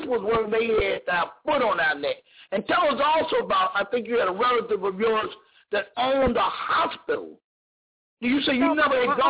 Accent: Lynchburg, Virginia, United States; You ended up flying also out of my hometown of Lynchburg, Virginia.

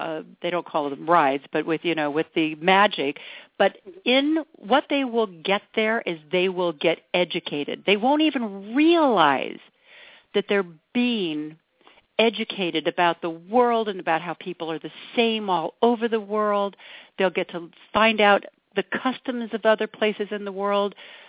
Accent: Sacramento, California, United States; So I started driving around my hometown of Sacramento trying to find a good place for her

